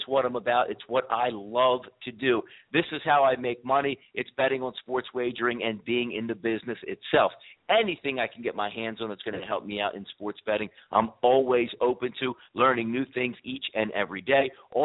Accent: East Coast, United States; I am from the East Coast, if you cannot tell by the voice there.

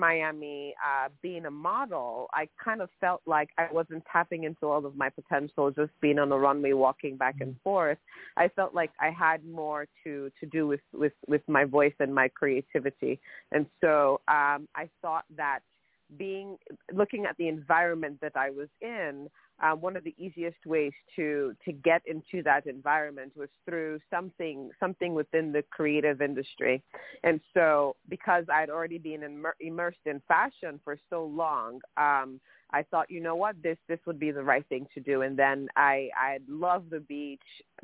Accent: Lagos, Nigeria; actually in Lagos, Nigeria. I was born and raised in Lagos, actually. I started modeling at the age of 14.

